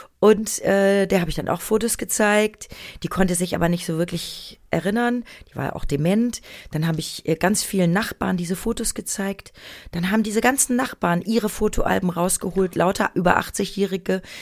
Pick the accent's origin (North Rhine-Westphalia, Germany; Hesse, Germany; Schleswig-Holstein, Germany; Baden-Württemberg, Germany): North Rhine-Westphalia, Germany; Münster; born there; Das war in Münster. Mhm. Also ich bin ja auch in Münster geboren und da haben sich meine Eltern noch kennengelernt.